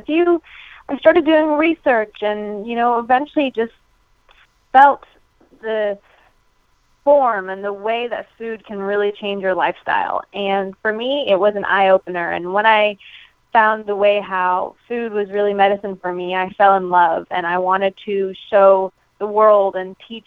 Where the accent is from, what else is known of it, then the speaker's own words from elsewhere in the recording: South Africa; moved away as an adult; now in United States; I was born and raised in South Africa. I actually only became a U.S. resident a year ago, but I have been living here in the States for about 16 years now